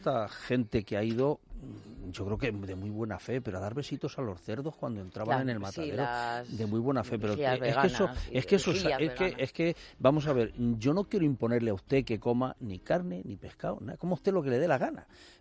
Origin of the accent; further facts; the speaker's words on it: Segovia, Castile and León, Spain; Hombre, pues como soy de Segovia, me he traído de allí un cochinillo